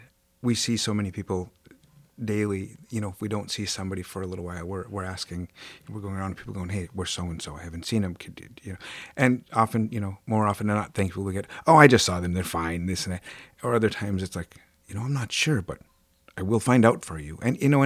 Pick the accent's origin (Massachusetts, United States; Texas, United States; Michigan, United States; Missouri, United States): Michigan, United States; from in the UP is I don't know, probably around 10,000 people-ish or so, maybe a little bit smaller. My hometown is actually a lot smaller than that.